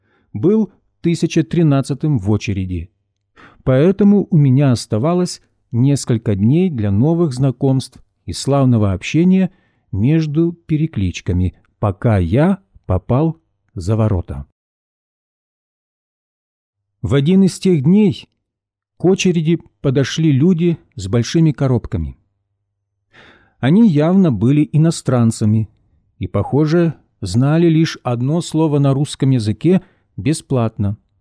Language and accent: Russian; Kharkiv, Kharkiv Oblast, Ukraine; Я родился в Харькове в семье, где о Боге никто никогда не говорил.